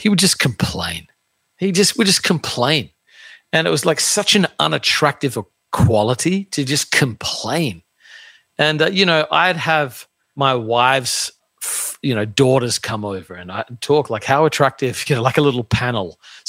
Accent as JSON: {"language": "English", "country": "Australia", "tie": "born or raised there", "said": "I grew up in Australia, very, very common to do a gap year"}